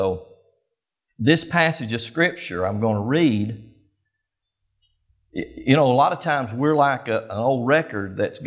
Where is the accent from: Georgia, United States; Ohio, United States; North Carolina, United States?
Georgia, United States; Dalton; I was born and raised in North Georgia, there in Dalton. That's my hometown. And so I've been there most of my life, 39 years plus.